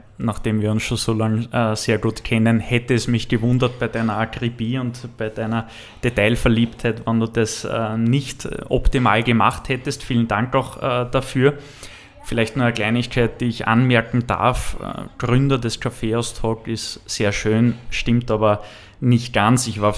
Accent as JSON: {"language": "German", "region": "Lower Austria", "country": "Austria", "said": "ich komme ja aus dem Machfeld ursprünglich im Osten Wiens in Niederösterreich."}